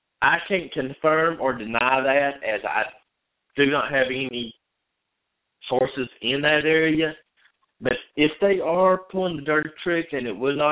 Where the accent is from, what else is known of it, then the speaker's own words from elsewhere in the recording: North Carolina, United States; Missouri is not a winner-take-all state, neither is my home state of North Carolina.